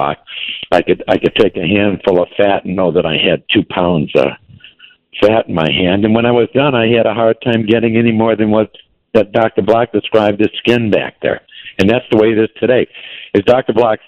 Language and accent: English; Ireland; I'm Irish, so whatever it takes.